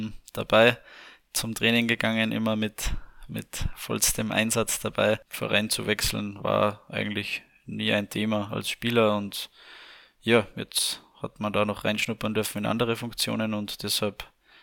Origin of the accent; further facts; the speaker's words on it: Leogang, Salzburg, Austria; Ja, wie bei den meisten einfach früher bei uns in Leogang gibt es mittlerweile eigentlich 3-4 Fußballplätze.